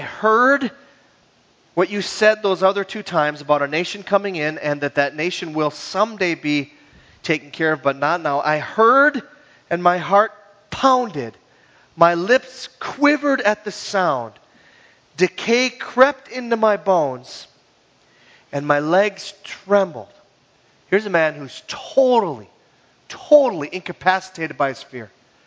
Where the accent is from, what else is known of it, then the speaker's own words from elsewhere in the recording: Hibbing, Minnesota, United States; I go home to my hometown, Hibbing